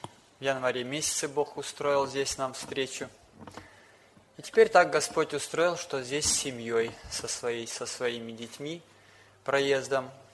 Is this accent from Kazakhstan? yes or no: yes; Kazakhstan; можно сказать, я с Урала, если по объединениям судить, вообще с Казахстана.